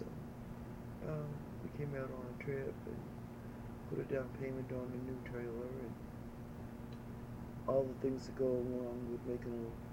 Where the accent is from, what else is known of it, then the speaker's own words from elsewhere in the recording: Bridgewater, Massachusetts, United States; now in Farson, United States; Bridgewater, Massachusetts. And it took us 5 days to come out here.